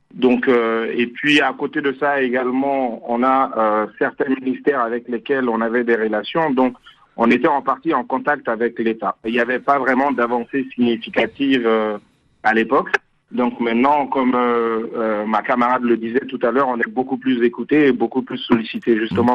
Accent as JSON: {"language": "French", "country": "DR Congo", "said": "comme chez nous en RDC"}